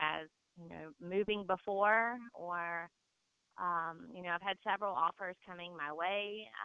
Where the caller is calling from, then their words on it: Louisville, Kentucky, United States; I am in Louisville.